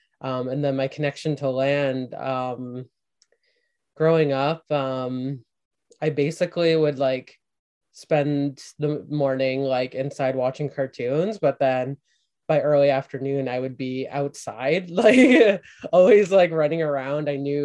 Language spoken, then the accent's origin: English; Ontario, Canada; I grew up in Canada's Chemical Valley, which holds like 40% of Canada's like petrochemical industry